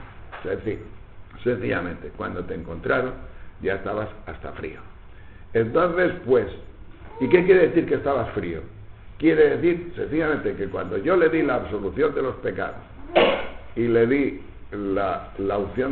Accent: Castile and León, Spain; solo hay una mina y está en León, yo diciendo, vaya, el talco de mi tierra

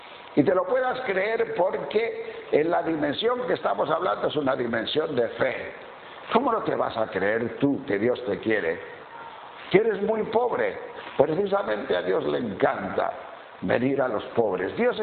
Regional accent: Madrid, Community of Madrid, Spain; perdonad que soy de Madrid

